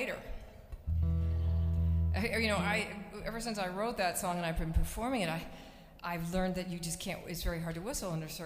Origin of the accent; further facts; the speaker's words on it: Los Angeles, California, United States; when I was a little girl, I was growing up in Los Angeles, in Hollywood